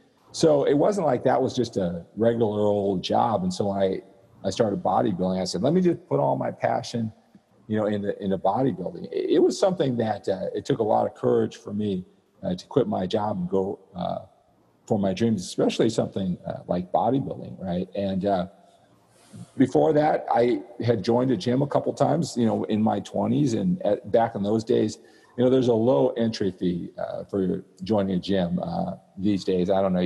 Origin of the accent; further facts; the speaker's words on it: Sacramento, California, United States; I did. Sacramento, yeah. California, right.